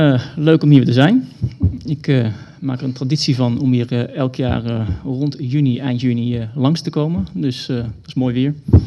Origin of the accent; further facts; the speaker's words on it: Soest, Utrecht, Netherlands; also born or lived in Maarssen; ik kom uit Maarsen, opgegroeid in Soest ook, in de ruimtegemeente, misschien bij sommigen wel bekend.